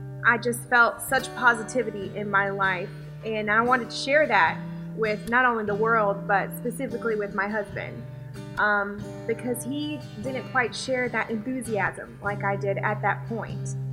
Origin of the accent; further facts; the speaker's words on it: Charlotte, North Carolina, United States; I was born and raised in Charlotte, and we kind of grew up in the church, my family and I.